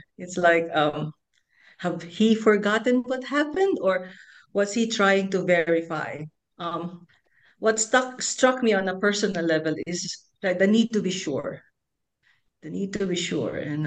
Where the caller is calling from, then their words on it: Wellington, New Zealand; I'm joining in from Wellington.